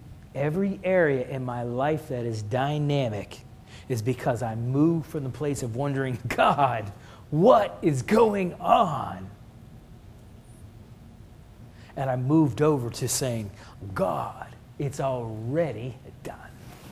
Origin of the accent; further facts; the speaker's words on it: Oklahoma, United States; It doesn't mean a whole lot here, but I'm from Oklahoma, right? Oklahoma's been a state since 1907, right? We have no history.